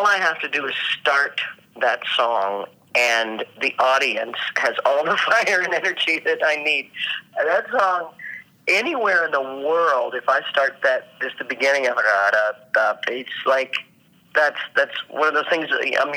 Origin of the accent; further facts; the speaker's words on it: Kansas, United States; growing up in Kansas, we had one radio station and they played everything.